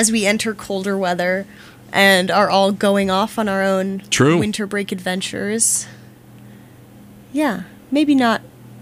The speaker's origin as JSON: {"language": "English", "region": "Auckland", "country": "New Zealand", "tie": "born or raised there", "said": "So we grew up in Auckland, which is in the North Island, and that's more, you know, that's like a real city."}